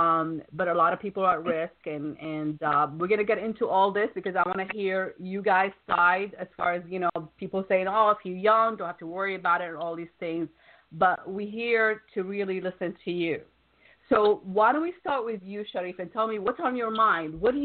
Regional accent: Wisconsin, United States; Wisconsin is actually my hometown originally. I went to school in Madison, Wisconsin, for my undergrad and for my grad

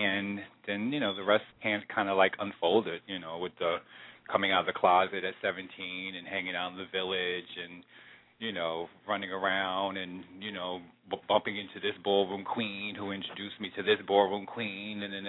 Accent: Brooklyn, New York, United States; now in Manhattan, United States; Brooklynite all my life, except, you know, I've been in Manhattan for the last 20-some-odd years, though, but I'm originally from Brooklyn.

